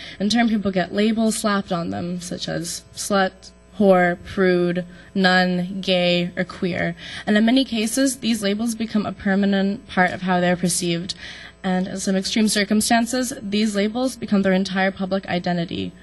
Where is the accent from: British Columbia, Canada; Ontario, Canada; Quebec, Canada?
British Columbia, Canada; Vancouver; I'm from Vancouver, Canada.